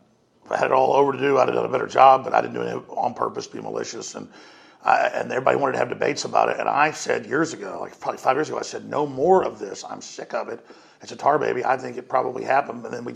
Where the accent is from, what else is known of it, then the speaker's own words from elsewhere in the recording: Rockwall, Texas, United States; And so I think it's part of that process of me growing up in Rockwall, Texas, and watching the police steal drugs and then conduct anti-drug programs at the school.